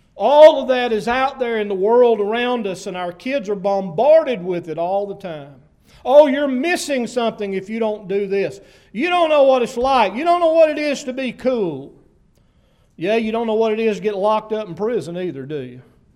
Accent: United States; born there; I was born in America. I'm thankful for that, but I didn't choose that. I was born here, you know, my parents lived here, so that's where I was born.

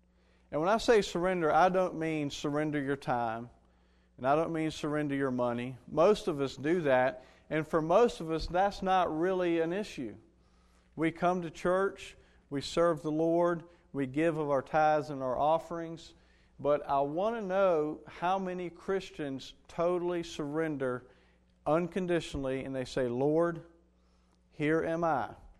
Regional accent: Appomattox, Virginia, United States; I grew up, I was born and raised in Appomattox.

